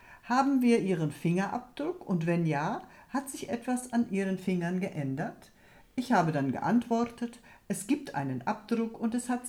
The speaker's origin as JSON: {"language": "German", "country": "Finland", "second_language": "German", "said": "Ich komme aus Finnland."}